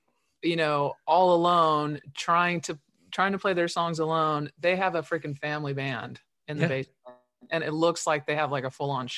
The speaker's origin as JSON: {"language": "English", "town": "Los Angeles", "region": "California", "country": "United States", "tie": "born or raised there", "also_born_or_lived": "Visalia", "said": "but they had just moved to Central California, which is where we were all from originally. We moved to LA from Visalia when I was like 5."}